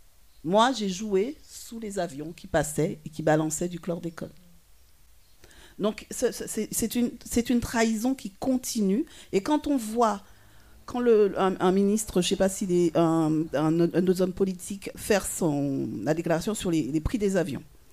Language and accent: French; Basse-Terre, Guadeloupe; moi, je suis née à Basse-Terre, mais j'ai vécu dans un endroit complètement de la plantation.